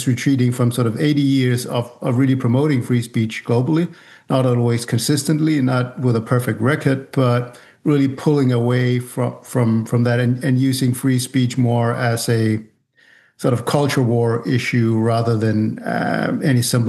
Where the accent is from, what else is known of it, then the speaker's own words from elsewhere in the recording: Denmark; My home country of Denmark